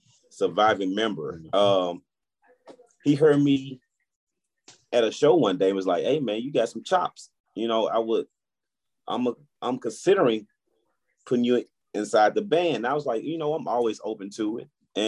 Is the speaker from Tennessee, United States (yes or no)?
yes; Memphis, Tennessee, United States; And I'm from North Memphis, so you round cats from New York, Florida, and mm-hmm.